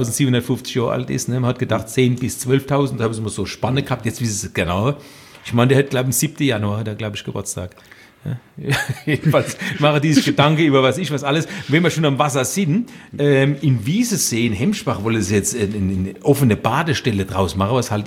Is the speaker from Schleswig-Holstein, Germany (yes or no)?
no; Weinheim, Baden-Württemberg, Germany; Wir sind ja quasi, du als Mannheimer, die Weinheimer schon immer als Odenwiller gesehen, weil wir am Tor zum Odenwald quasi wohnen.